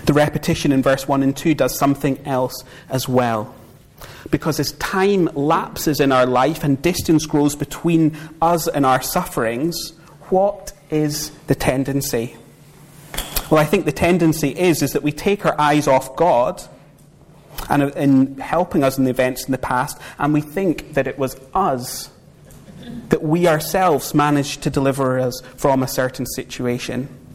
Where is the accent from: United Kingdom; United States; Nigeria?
United Kingdom; Edinburgh, Scotland; When I was growing up in Edinburgh, I had a choice of which football team to support